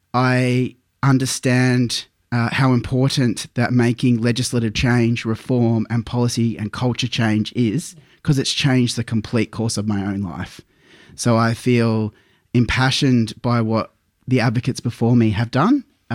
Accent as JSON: {"language": "English", "region": "Queensland", "country": "Australia", "tie": "born or raised there", "said": "I grew up in Queensland, and until I was 11 years of age"}